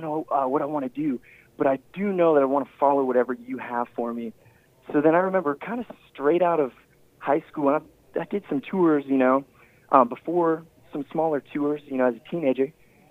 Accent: Grant City, Missouri, United States; Yeah, well, I definitely grew up in Grant City, Missouri, and grew up on a little farm out about

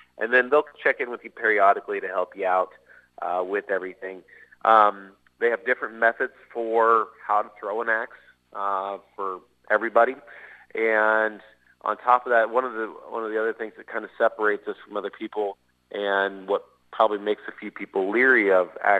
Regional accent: Bedford, Iowa, United States; I grew up in Bedford, Iowa.

